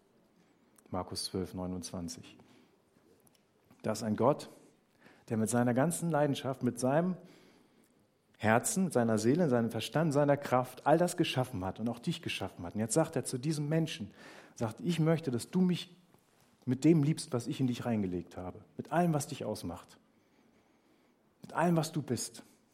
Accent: Northern Germany, Germany; Und wir sind da nicht so sehr orientalisch als Deutsche, als Norddeutsche, aber es geht auch.

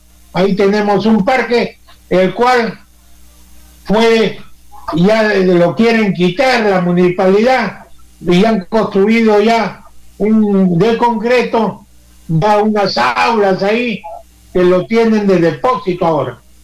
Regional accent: Peru; esa calificación como peruanos

